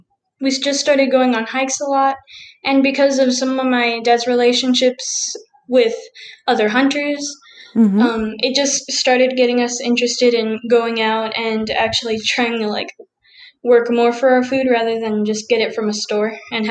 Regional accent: Las Cruces, New Mexico, United States; born there; I was born in Las Cruces, New Mexico. I'm 13 years old, and my pronouns are she, they.

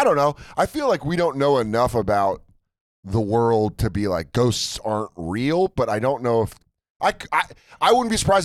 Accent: Connecticut, United States; born there; The house we lived in when I was born in Connecticut was haunted.

